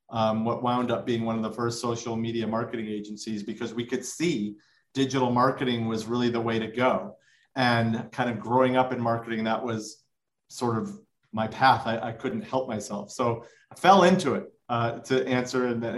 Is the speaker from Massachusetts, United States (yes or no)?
no; Chicago, Illinois, United States; now in Los Angeles, United States; A little background on me. I grew up in Chicago. I hate cold weather and wanted to be in the music business. So that brought me to LA.